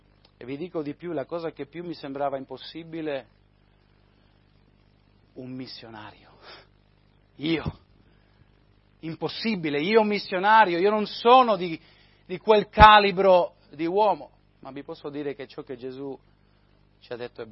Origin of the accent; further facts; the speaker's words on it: Spain; sono nato e cresciuto in Spagna, mi sono missionari da più di 40 anni lì e sono cresciuto nella chiesa